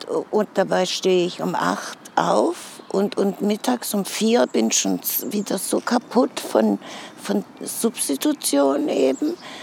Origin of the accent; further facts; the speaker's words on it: Stuttgart, Baden-Württemberg, Germany; born there; ich bin in Stuttgart geboren, habe aber witzigerweise einen italienischen Ausweis und kriege auch keinen deutschen.